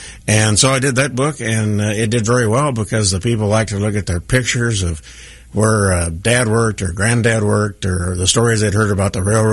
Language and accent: English; Kansas City, Kansas, United States; And the one I did was because I grew up in Kansas City, Kansas. I knew the city real well.